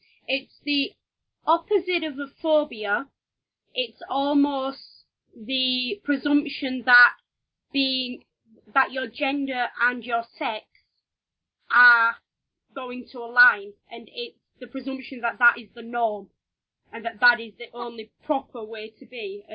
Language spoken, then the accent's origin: English; the north of England, United Kingdom; It's my accent. I'm terrible. I'm sorry. I'm from the north of England and I forget sometimes that people just can't understand me.